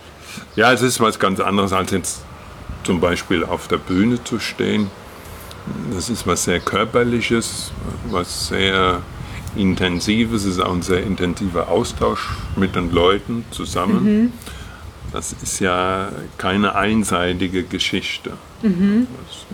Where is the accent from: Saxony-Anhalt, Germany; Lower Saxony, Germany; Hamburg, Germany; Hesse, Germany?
Hesse, Germany; Ich komme ja aus der Wetterau ursprünglich. Mhm. Die Wetterau ist ja eine Obstgegend.